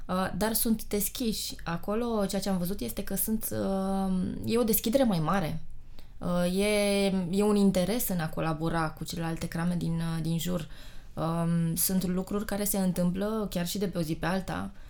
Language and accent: Romanian; Timișoara, Timiș County, Romania; Eu sunt din Timișoara, eu locuiesc în Timișoara.